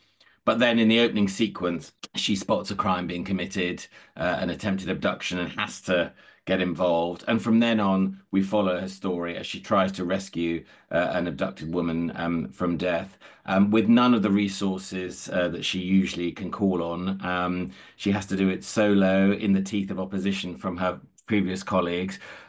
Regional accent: London, United Kingdom; now in Hertfordshire, United Kingdom; I live in sunny Hertfordshire, which is not very sunny this morning. I've lived here for, you know, from London originally, but lived here for sort of the last 17 years.

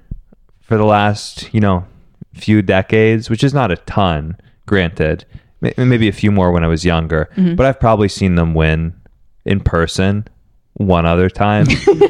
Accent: Seattle, Washington, United States; I'm from Seattle, yeah.

